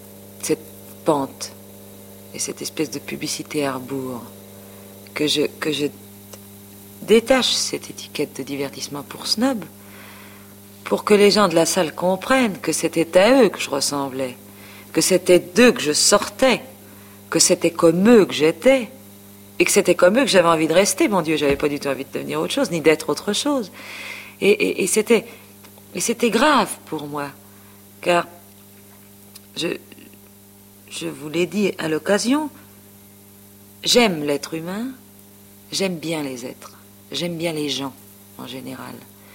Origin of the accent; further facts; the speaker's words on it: Paris, Île-de-France, France; Je suis une femme de faubourg. Je suis née à Ménilmontant. J'ai été à l'école à Ménilmontant. J'ai été élevée à Ménilmontant. J'y suis restée jusqu'à 23 ans, quand je me suis mariée.